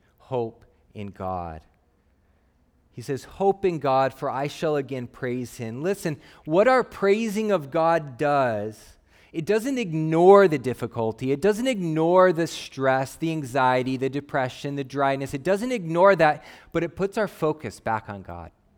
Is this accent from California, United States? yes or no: no; Phoenix, Arizona, United States; I grew up in Phoenix, Arizona.